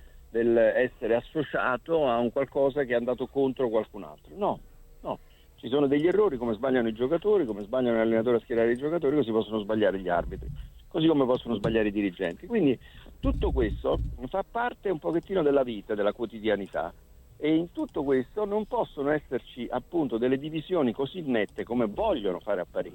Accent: Naples, Campania, Italy; Non perché da napoletano e voglio in qualche modo sminuire determinate cose

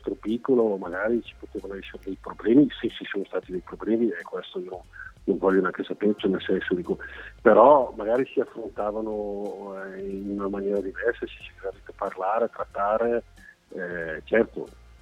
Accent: Brescia, Lombardy, Italy; io sono un milanista, cioè sono bresciano

